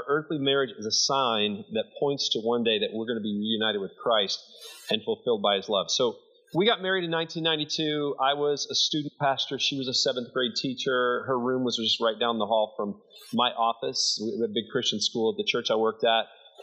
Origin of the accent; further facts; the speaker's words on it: Detroit, Michigan, United States; So we also, our parents both kind of blue-collar families. I grew up in Detroit.